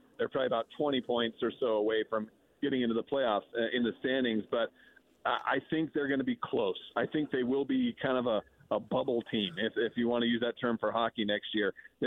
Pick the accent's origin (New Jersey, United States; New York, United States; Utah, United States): Utah, United States; Salt Lake City; we're in town for the Coyotes. We're from Salt Lake City.